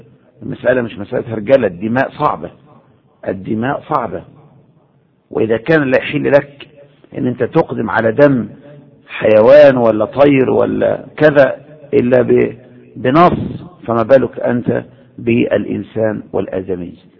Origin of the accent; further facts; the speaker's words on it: Egypt; يعني ما تفكر ان المظاهرات اللي عندنا في مصر دي مظاهرة سلمية صحيح؟